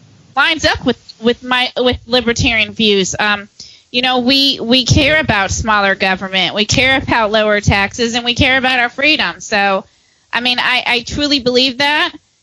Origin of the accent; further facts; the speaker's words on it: Florida, United States; You know, I'm from Florida originally, so Florida's definitely a state that's tougher to homeschool in than Michigan.